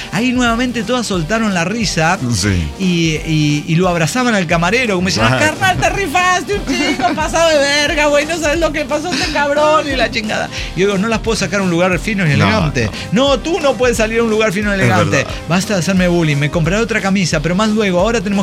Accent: Nuevo Laredo, Tamaulipas, Mexico; Pero no, es porque soy de Zamora, de Nuevo Laredo, Tamaulipas

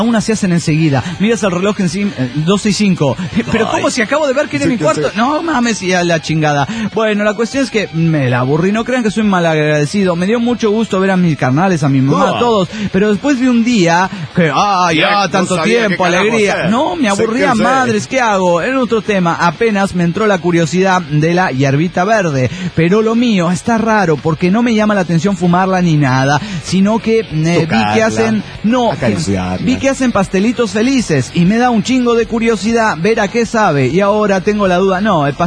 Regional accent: Orizaba, Veracruz, Mexico; Yo soy de Orizaba, Veracruz.

